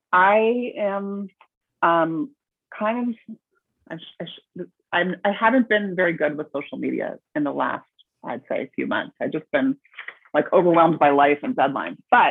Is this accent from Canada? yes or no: yes; Canada; We're Canadian rom-com authors.